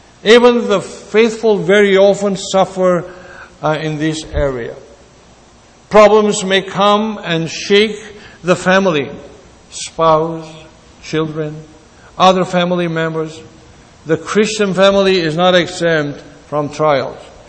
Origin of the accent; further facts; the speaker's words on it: Greece; now in Canada; I met my wife here in Canada. She's from Egypt. I'm from Greece.